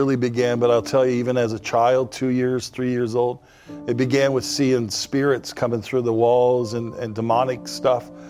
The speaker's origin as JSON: {"language": "English", "region": "Northern Canada", "country": "Canada", "tie": "born or raised there", "said": "we're from Northern Canada. There's only about 100,000 people who live further north than where I was born."}